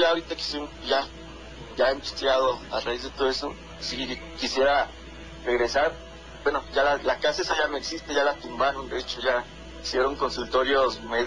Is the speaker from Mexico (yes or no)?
yes; Tampico, Tamaulipas, Mexico; now in Querétaro, Mexico; Yo actualmente radico, vivo en Querétaro, pero originariamente soy de Tampico, Tamaulipas. Entonces, bueno, en aquel entonces vivíamos en Ciudad Madero, Tamaulipas.